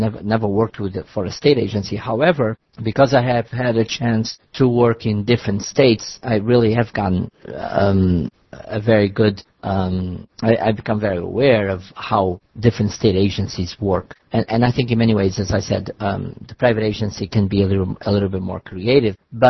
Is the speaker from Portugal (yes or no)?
yes; Portugal; school for the blind in Portugal for the first 5 years. Then I went to my regular school, local school in my hometown.